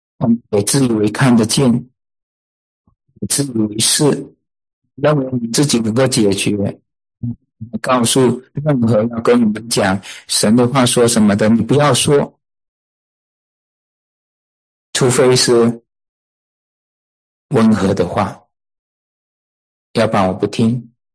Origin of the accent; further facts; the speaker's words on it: Malaysia; accent: Malaysian Mandarin; 我的是马来西亚的国语啊，马来西亚的这个华语啊，这有时候拼不出来的啊。